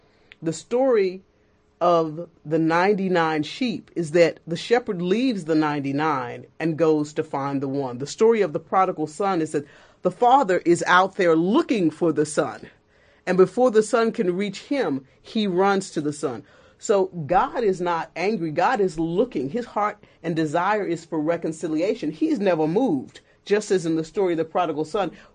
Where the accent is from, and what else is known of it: Texas, United States